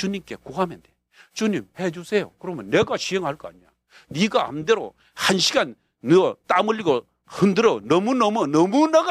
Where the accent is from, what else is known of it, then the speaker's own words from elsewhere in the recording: Haeju, South Hwanghae, North Korea; 저는 황해도 해주에서 태어나서